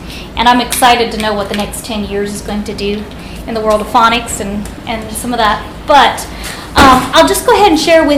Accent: Whiteville, Tennessee, United States; I'm from Whiteville, Tennessee.

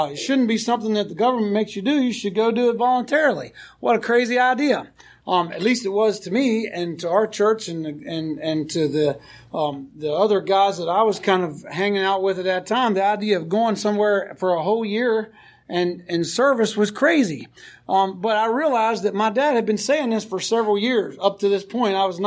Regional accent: Georgia, United States; I grew up in Georgia, and so it was going to be different territory.

